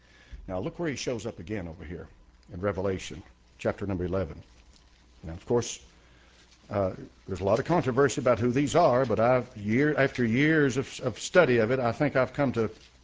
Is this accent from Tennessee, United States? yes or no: yes; Halls, Tennessee, United States; Yeah, we're from the better part of Tennessee. We're from Halls. All right. A Hallite. I'm a Hallite.